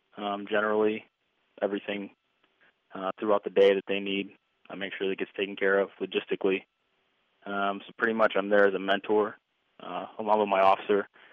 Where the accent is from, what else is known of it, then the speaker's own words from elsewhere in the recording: Randolph, New York, United States; I grew up in a small town south of Buffalo, New York. It's Randolph, New York. It's one of those small little villages that if you drove past it, you'd just see a small sign, one gas station, no stoplights.